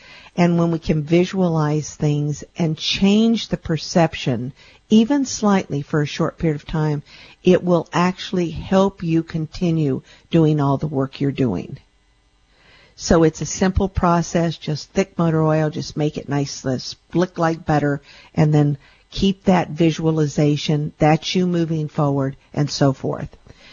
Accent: Texas, United States; I'm from Texas, and I miss that southern draw

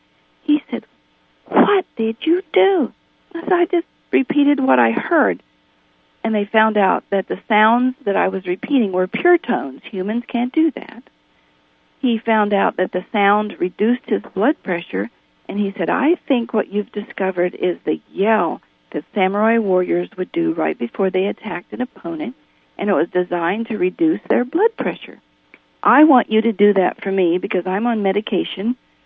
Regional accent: Appalachia, United States; I was raised in Appalachia, in a corn crib, actually, that was converted into a place where we could live.

